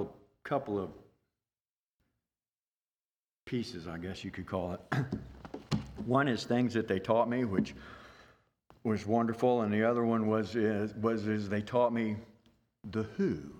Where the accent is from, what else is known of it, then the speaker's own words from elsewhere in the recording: Kansas City, Missouri, United States; I was brought up Baptist. We moved from Kansas City out to the suburb areas, and that's where my parents lost interest in taking us to church.